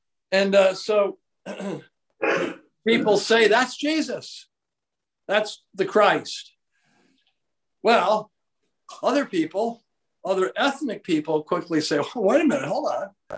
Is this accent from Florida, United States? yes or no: no; Loudonville, New York, United States; I discovered that the church that I grew up in Loudonville, New York, was having an all-night prayer vigil